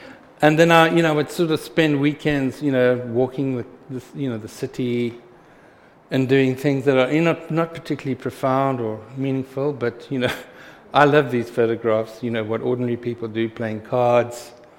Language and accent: English; Pietermaritzburg, KwaZulu-Natal, South Africa; I went back to my hometown, which is near Durban, called Pietermaritzburg. I grew up there, went to school there